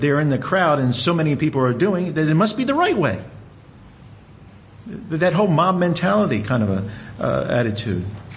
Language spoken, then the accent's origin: English; Southern US, United States; born there; My parents grew up in the South. I was born in the South. Didn't really live in the South, in what we call the Deep South.